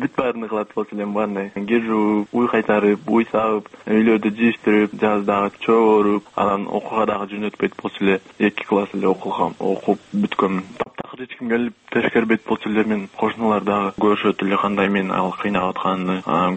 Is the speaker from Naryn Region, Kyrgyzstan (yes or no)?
no; Osh, Osh Region, Kyrgyzstan; born there; Мен өзүм Оштон төрөлгөм, Кызылка районунан. … Ата энем өтүп кеткен 5 жашында көрбөй калгам. Анан бабушкам менен жүргөм